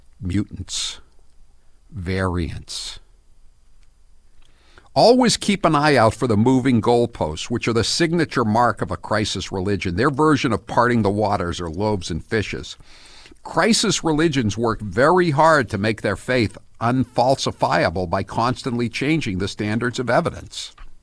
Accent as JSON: {"language": "English", "town": "Wellesley", "region": "Massachusetts", "country": "United States", "tie": "born or raised there", "said": "I have an example of the crisis religion from my hometown of Wellesley, Massachusetts."}